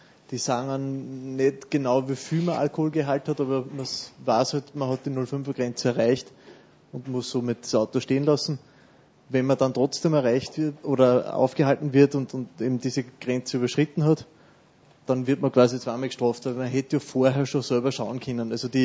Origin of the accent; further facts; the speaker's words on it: France; weil ich bin Franzose